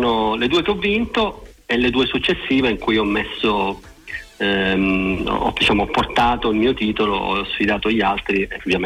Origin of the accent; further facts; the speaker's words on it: Palermo, Sicily, Italy; now in Turin, Italy; Io sono di Palermo, anche se gioco nel club di Torino, perché vivo ormai qui da oltre 20 anni.